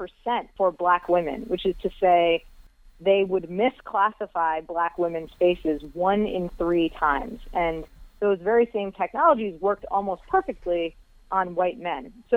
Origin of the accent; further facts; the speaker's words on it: Massachusetts, United States; A number of states, including Massachusetts, my home state, have now legalized recreational cannabis use.